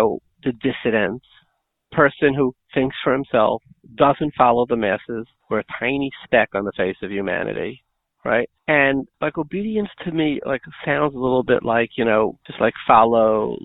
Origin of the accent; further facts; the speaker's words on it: United States; And this is as an American, maybe as a Jew, right?